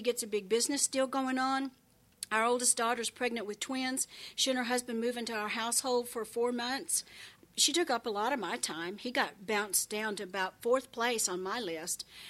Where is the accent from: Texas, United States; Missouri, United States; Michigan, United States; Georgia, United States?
Texas, United States; I grew up in West Texas, very flat.